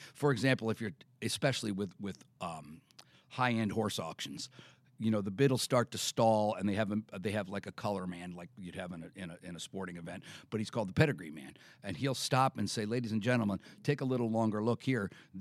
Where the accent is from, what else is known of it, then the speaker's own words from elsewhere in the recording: Long Island, New York, United States; Well, I grew up on Long Island, and we were in the horse business and horses and related items.